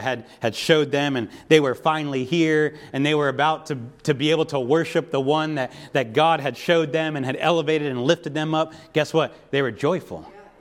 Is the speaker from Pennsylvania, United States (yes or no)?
yes; Pennsylvania, United States; but I'm a Pittsburgh Steelers fan because I grew up near Pittsburgh, all right?